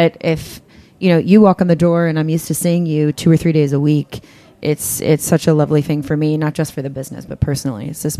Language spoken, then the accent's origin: English; Kentucky, United States; I'm from Kentucky, and they said, well, isn't everybody mean there?